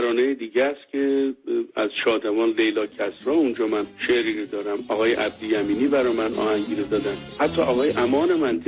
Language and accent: Persian; Iran; moved away; وقتی که از ایران ما بیرون اومدیم